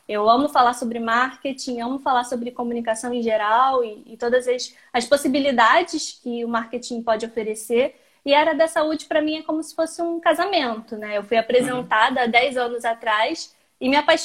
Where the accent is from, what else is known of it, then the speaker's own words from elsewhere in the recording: Brazil; moved away as an adult; now in Portugal; Eu sou brasileira, né, mas vivo aqui em Portugal há pelo menos 1 ano e meio e eu vim para cá ano passado para fazer um mestrado.